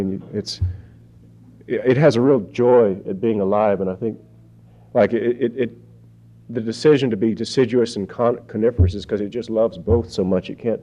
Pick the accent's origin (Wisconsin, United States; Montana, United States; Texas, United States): Texas, United States; I grew up in Texas and have a real conservative, almost populist upbringing.